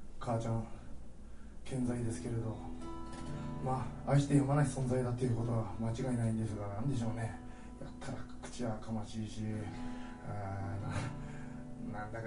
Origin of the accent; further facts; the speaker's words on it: Chiba, Japan; 自分は、千葉県千葉市生まれ育ちなんですけどですね、